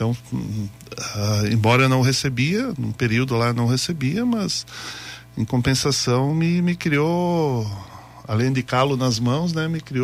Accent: Caxias do Sul, Rio Grande do Sul, Brazil; also born or lived in São Brás; nasci lá em São Brás, fiquei até os 5 anos de idade. Aí meu pai, ele já trabalhava na cidade, né, aqui em Caxias.

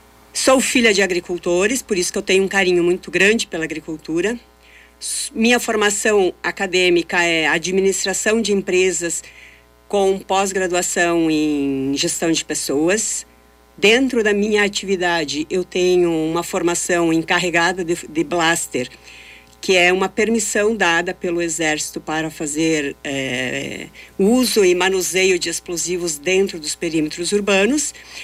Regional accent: Alpestre, Rio Grande do Sul, Brazil; now in Farroupilha, Brazil; Eu sou natural de Alpestre, no norte do Rio Grande do Sul. Tenho 54 anos.

